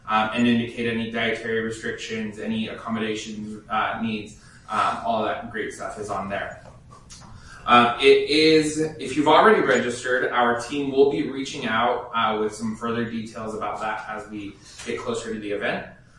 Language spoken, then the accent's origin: English; Washington, United States; I will say I come from Eastern Washington, and I'm absolutely in love with the Vancouver area.